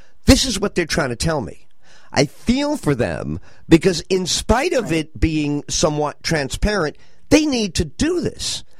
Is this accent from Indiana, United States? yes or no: no; New York, United States; I grew up in the Bronx in New York.